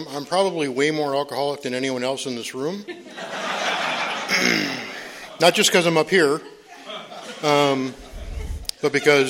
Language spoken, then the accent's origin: English; Minnesota, United States; born there; I was a little kid. I was born in Minnesota